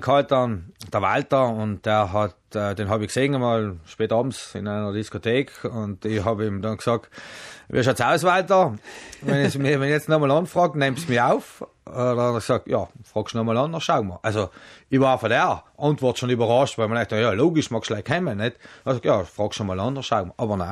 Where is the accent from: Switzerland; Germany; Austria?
Austria; Tyrol; ich war halt ein Tiroler Lausbauer